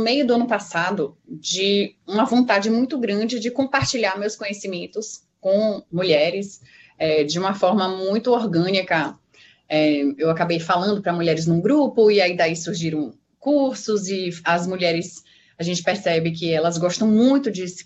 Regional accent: Bahia, Brazil; now in São Paulo, Brazil; fiz um mestrado na PUC de São Paulo, sou da Bahia, acabei me mudando para cá por conta disso.

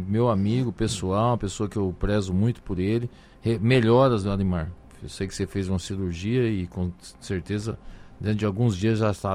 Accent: Rondônia, Brazil; eu incluo também como rondoniense

